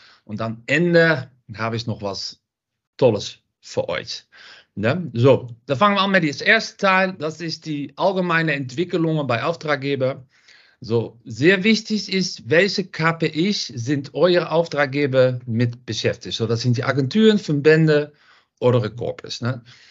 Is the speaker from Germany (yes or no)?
no; Netherlands; German is a second language; Man hört das auch ein bisschen. Ich komme aus Holland.